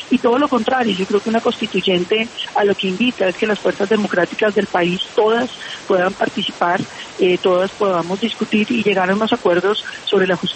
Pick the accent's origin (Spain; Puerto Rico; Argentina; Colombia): Colombia; Nosotros, como colombianos que ganamos el referendo y que ganamos la presidencia